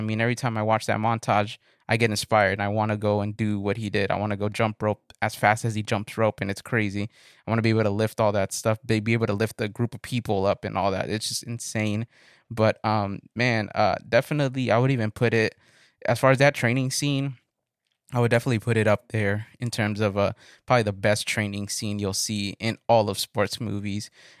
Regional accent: Los Angeles, California, United States; I'm from Los Angeles, California.

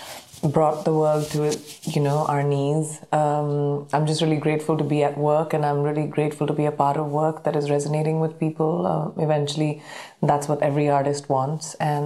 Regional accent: Jharkhand, India; born there; I was born in Jharkhand, India, and both my parents were doctors in the military.

